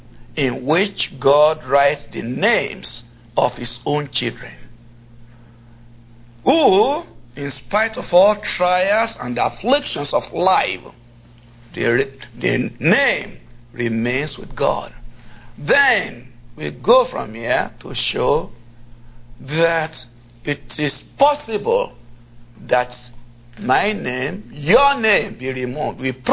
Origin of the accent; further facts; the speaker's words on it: Nigeria; I'm a Nigerian.